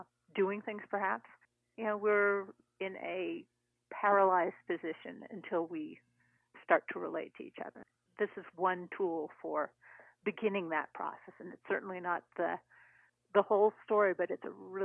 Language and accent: English; Berkeley, California, United States; born there; And I was born in Berkeley, California.